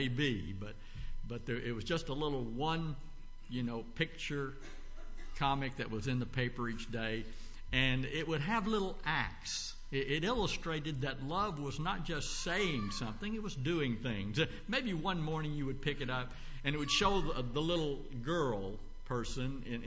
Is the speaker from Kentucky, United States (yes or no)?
yes; Louisville, Kentucky, United States; I grew up in Louisville, Kentucky, and Louisville had two papers.